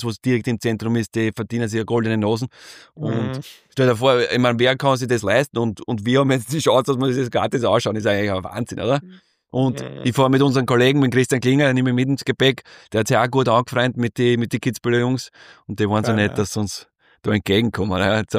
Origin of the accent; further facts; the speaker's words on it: Lower Austria, Austria; in meiner Umgebung, wo ich herkomme, in Niederösterreich, Industrieviertel